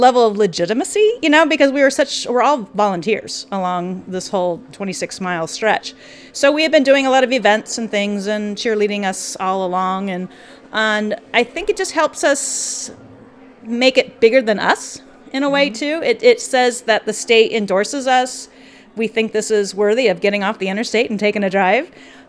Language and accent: English; Menlo, Iowa, United States; I'm originally from Menlo, and so we were looking at ways to refresh the area